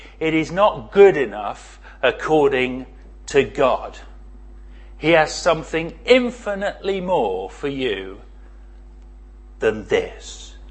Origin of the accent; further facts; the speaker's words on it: United Kingdom; because we're British and we're very good at this